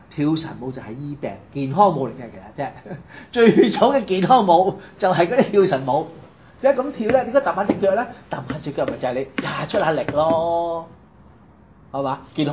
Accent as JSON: {"language": "Cantonese", "town": "Shunde", "region": "Guangdong", "country": "China", "tie": "born there", "said": "我係順德人。喂，順德人算地方嚟噶嘛？不過我喺嗰度出世，咁啊我係順德人。我祖先喺嗰度叫順德人，咁解咯。咁我名唔係叫順德啊嘛， … 不過我順德人啊嘛。"}